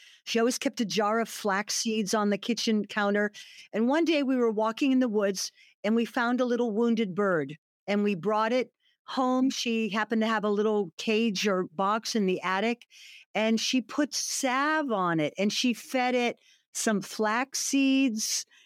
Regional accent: Canada; you know, being Canadian, we would go out and we would make maple syrup and pour it on snow and call it ice cream.

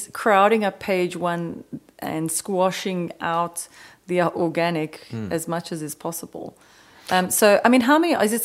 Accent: South Africa; as a South African living in Cape Town

